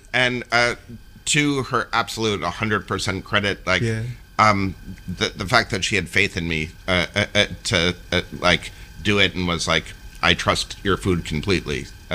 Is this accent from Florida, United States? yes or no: no; New York, United States; for me growing up in New York, there's certain things that you just were like second nature.